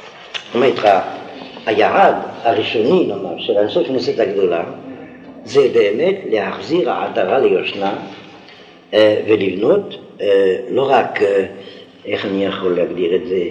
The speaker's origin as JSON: {"language": "Hebrew", "country": "Algeria", "tie": "born or raised there", "said": "כשהייתי ילד קטן בבית ספר"}